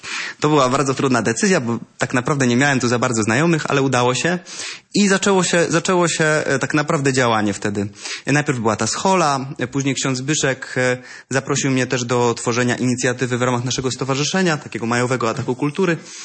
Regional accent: Złotów, Greater Poland Voivodeship, Poland; Ja pochodzę ze Złotowa, to jest na północy Wielkopolski, przepiękna, malownicza miejscowość nad pięknymi jeziorami, zapraszam.

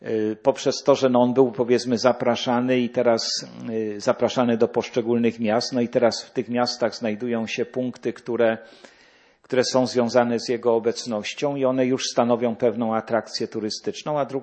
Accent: Jelenia Góra, Lower Silesian Voivodeship, Poland; Ja pochodzę osobiście z Jeleniej Góry.

